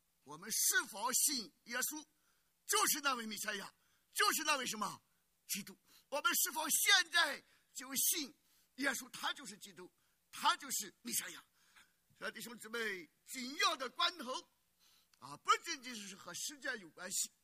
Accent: Shandong, China; 我就记得啊，我小的时候在山东

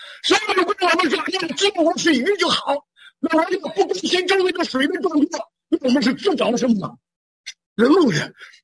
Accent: Shandong, China; 我小的时候在山东农村长大

